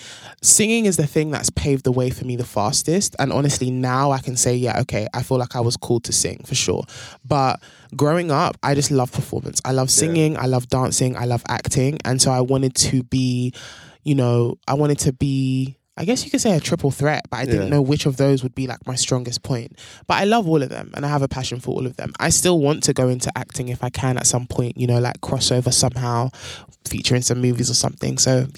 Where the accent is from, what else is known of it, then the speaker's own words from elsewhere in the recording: Nigeria; now in London, United Kingdom; And I'm originally Nigerian, but I'm based in London in the UK. And I'm here in New York on a press run